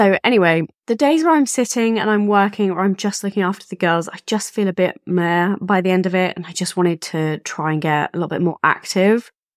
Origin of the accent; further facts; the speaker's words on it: England, United Kingdom; now in Phoenix, United States; I am a mum of two girls, Lily and Isabel. I'm from England, but I live in Phoenix, Arizona. I married an American named Matthew.